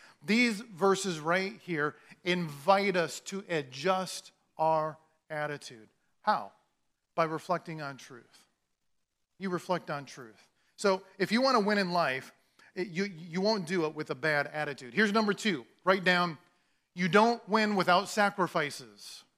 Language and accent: English; Iowa, United States; I'm like, no, I'm from Iowa.